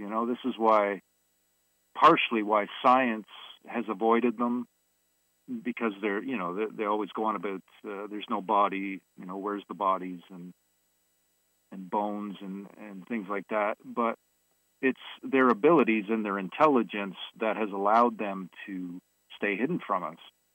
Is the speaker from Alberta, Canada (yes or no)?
no; Toronto, Ontario, Canada; I'm an Ontario resident, born here. You know, I was born in Toronto, and I live just north of the city. I've been here all my life, basically. And, you know, I'm in my early 50s at this point.